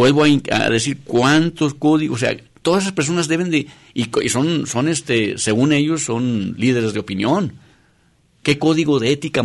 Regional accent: Mexico; qué tipo de México estamos viendo? Para mí la política en mi país se ha ido deteriorando a tal grado

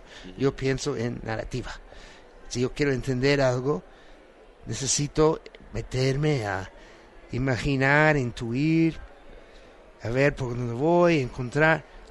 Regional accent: Boston, Massachusetts, United States; now in New York, United States; voy a Boston, donde yo nací, donde yo, en parte donde yo crecí. Yo soy hijo de migrantes, papá ruso, judío, mamá guatemalteca, católica.

